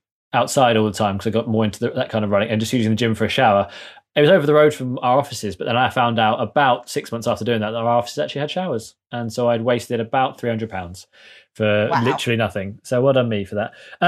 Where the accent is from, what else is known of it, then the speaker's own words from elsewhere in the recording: United Kingdom; that's only because I'm British.